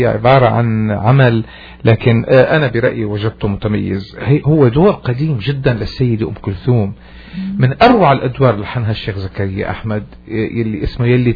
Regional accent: Syria

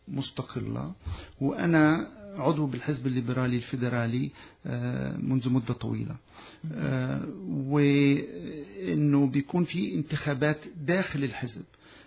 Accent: Egypt; لا صراحة أنا كبرت كبران في مصر

